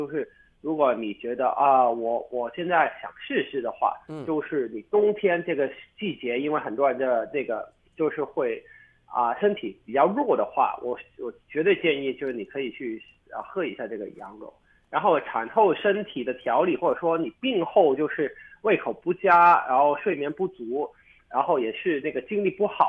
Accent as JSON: {"language": "Chinese", "region": "Guangdong", "country": "China", "said": "我是广东人"}